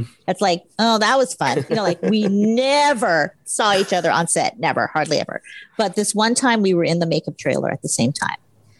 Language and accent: English; Hawaii, United States; because I come from a very strong culture. I grew up in Hawaii, where Asians mm-hmm. are the majority.